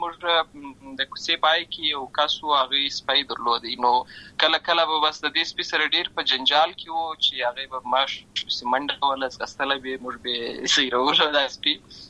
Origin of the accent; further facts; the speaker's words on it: Lashkar Gah, Helmand, Afghanistan; زه په اصل کې د ورزغان ولایت یم. اما زه په هلمند ولایت لشکرګاه کې پیدا شوی یم. امالته لوی شوی یم او امالته می شونځي لسته ده.